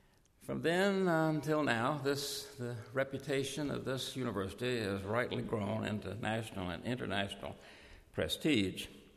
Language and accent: English; Norfolk, Virginia, United States; born there; "No, I was born in Norfolk."